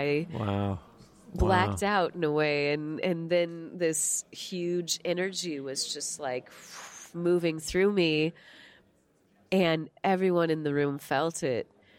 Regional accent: St. Louis, Missouri, United States; Oh, by the way, I'm originally from St. Louis, Missouri.

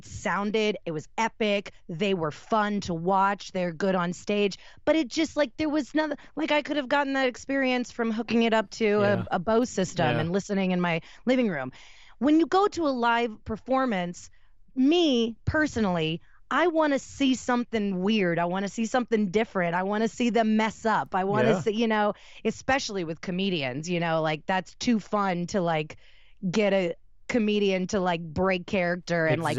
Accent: Tampa, Florida, United States; Born and raised in Tampa, Florida. I did move to Orlando right after I graduated college, and I got into the theme park scene.

